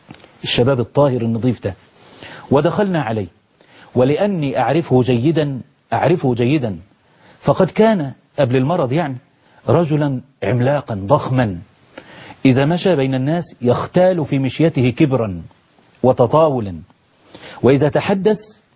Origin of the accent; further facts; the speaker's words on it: Egypt; بلدنا مصر